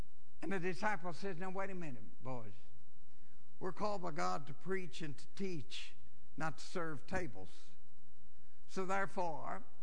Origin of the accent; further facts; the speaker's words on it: Kentucky, United States; I'm from Kentucky and I can say it any way I want.